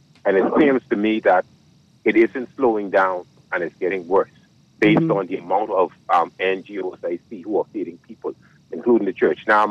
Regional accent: Bahamas; growing up in the Bahamas, we have never had this high level of food dependency.

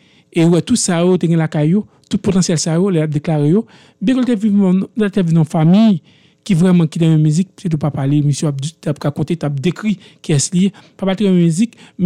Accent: Haiti; en tant que monde, en tant qu'haïtien, nous voulons imiter

